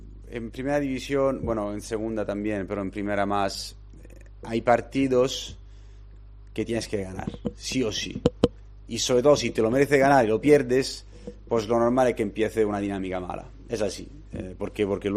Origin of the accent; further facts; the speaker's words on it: Miranda, Castile and León, Spain; yo vengo de Miranda, que cuando hacía mucho frío